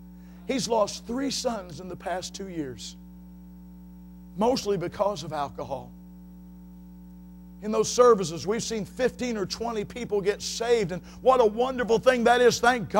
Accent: the North, United States; now in Texas, United States; I grew up in the North. I found out all you Southerners had horns. Till I moved to Texas and I got the other side of the story.

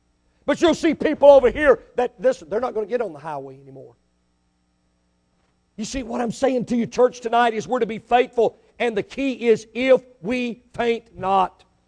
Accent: Jackson, Mississippi, United States; also born or lived in Greenville; When I was a junior in high school, we moved from Jackson, Mississippi, up to Greenville, Mississippi, right on the Mississippi River.

